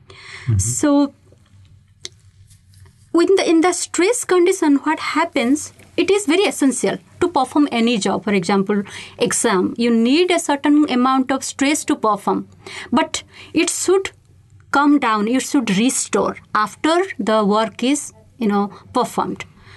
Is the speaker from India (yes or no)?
yes; India; So I come from India.